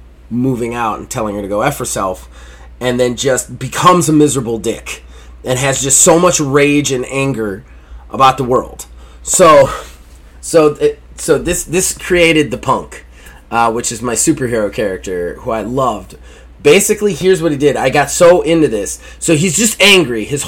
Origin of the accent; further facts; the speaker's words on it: Michigan, United States; moved away; I'm from Michigan originally, so...